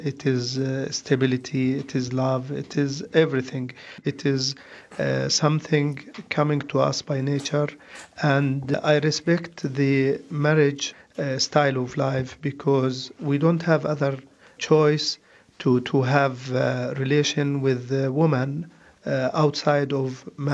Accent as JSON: {"language": "English", "country": "Jordan", "second_language": "English", "said": "I am from Jordan. I am Mira's father."}